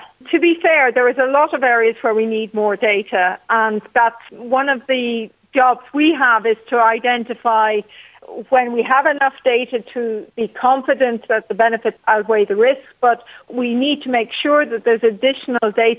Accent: Ireland; But it's been a wonderful journey as an Irish person. I'm very proud. I'm proud to be a woman. I'm proud to be Irish. I'm proud to be an Irish educated pharmacist.

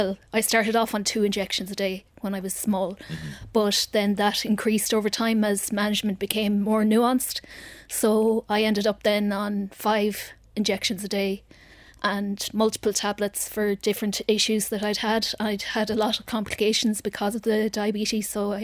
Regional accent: Connacht, Ireland; Because I'm from Mayo, so I could have been in Mayo or I could have been anywhere.

